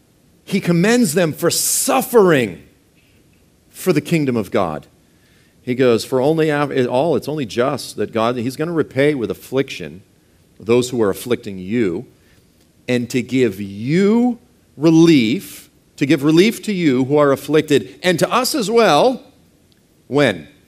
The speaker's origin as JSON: {"language": "English", "town": "Boston", "region": "Massachusetts", "country": "United States", "said": "I'm sorry, I'm from Boston."}